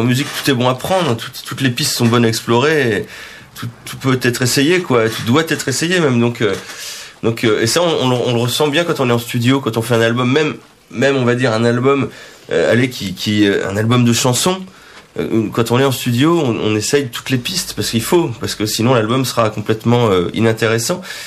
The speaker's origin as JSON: {"language": "French", "region": "Centre-Val de Loire", "country": "France", "said": "Au départ, c'est un groupe qui vient du Berry, entre Bourges et Châteauroux, Issoudun."}